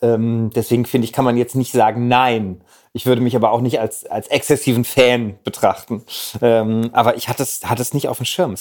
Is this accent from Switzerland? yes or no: no; West Germany, Germany; ich bin so klassisch westdeutsches Kind.